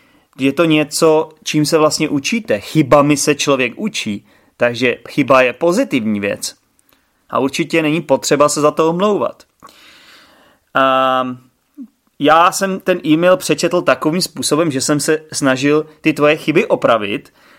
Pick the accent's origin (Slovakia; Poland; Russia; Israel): Russia; Czech is a second language; now in Kolín, Czechia; jsem z Ruska, jsem tady už skoro jeden rok. Učím se česky a poslouchám váš podcast. Bydlím v Kolíně a pracuji v Praze.